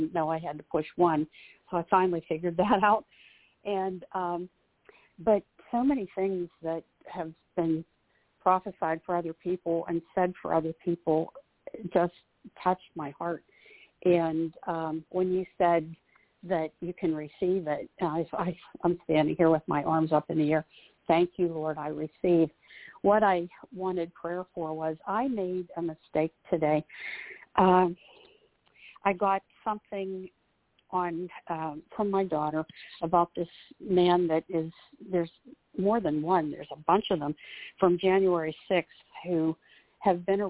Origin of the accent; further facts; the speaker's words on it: West Chester, Pennsylvania, United States; I'm from Westchester, Pennsylvania.